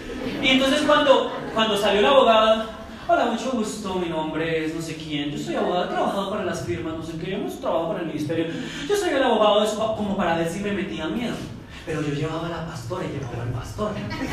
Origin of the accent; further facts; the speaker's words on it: Soacha, Cundinamarca, Colombia; el tipo nos miraba con desprecio, el abogado, que porque venimos de Soacha